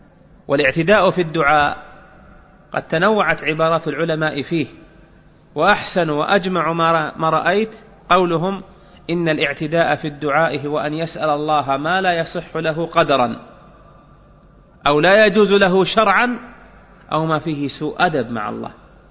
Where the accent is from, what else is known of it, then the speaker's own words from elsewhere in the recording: Saudi Arabia; احنا عندنا في السعودية نوديه للطائف